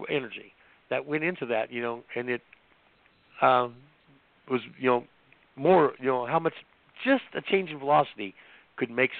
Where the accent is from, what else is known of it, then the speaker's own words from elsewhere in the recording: Indiana, United States; Years ago, when I was growing up, I grew up in Indiana, farm boy, country boy, and we learned how to hunt and everything.